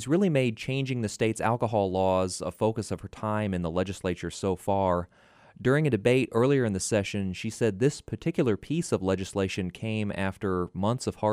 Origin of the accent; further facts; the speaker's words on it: Texas, United States; now in Oklahoma, United States; You know, I grew up in Texas, and I still visit family and friends there fairly frequently.